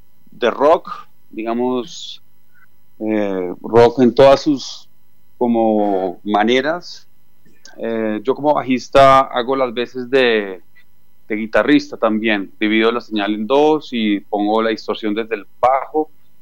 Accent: Colombia; also born or lived in Chile; yo soy chileno, aunque mi acento no me delate. Crecí y me crié en Colombia

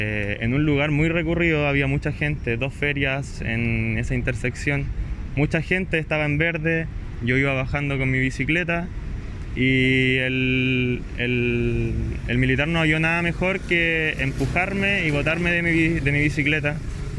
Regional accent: Puente Alto, Santiago Metropolitan Region, Chile; soy de Puente Alto.

